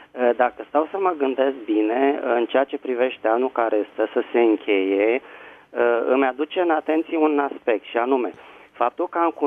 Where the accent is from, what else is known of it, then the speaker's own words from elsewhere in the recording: Bucharest, Romania; sunt din București.